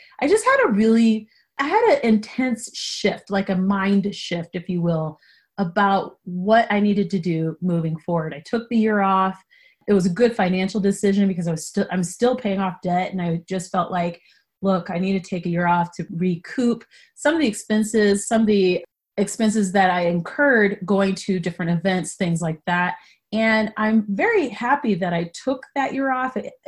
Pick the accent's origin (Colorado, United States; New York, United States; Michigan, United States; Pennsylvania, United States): Colorado, United States; Boulder; When I was a little girl growing up in Boulder, Colorado